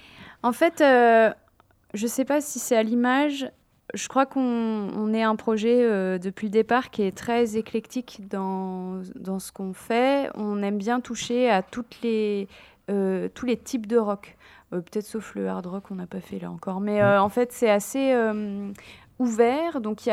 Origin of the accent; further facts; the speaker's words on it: United States; Moi, j'ai grandi aux États-Unis